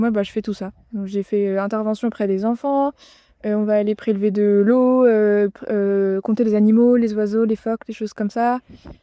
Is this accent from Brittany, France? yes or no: yes; Saint-Brieuc, Brittany, France; also born or lived in Brest; Alors moi j'ai grandi en Bretagne, à Saint-Brieuc et à Brest notamment.